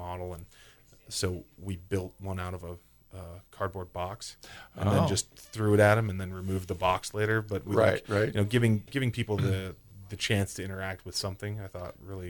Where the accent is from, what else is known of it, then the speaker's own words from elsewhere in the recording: Taos, New Mexico, United States; I lucked out because I grew up in Taos